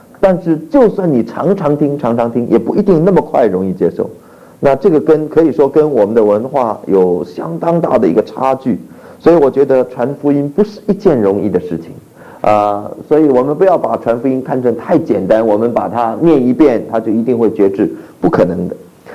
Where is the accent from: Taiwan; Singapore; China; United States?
China; 特别对我们中国人而言，这不是我们的背景，我们完全没有这样的背景